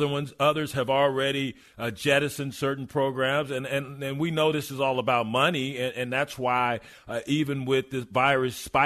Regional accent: Texas, United States; you know from working with me for 3 years that I'm from West Texas, so I have no indoor voice, and it's not my fault.

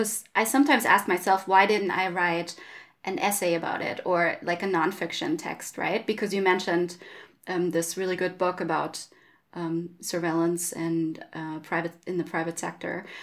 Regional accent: Germany; I come from Germany.

